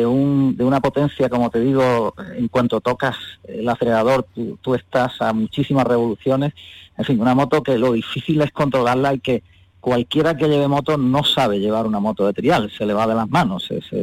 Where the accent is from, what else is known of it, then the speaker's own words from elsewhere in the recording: Andalusia, Spain; Tenemos que creérnoslo lo que somos los andaluces en todos los sentidos, ¿no?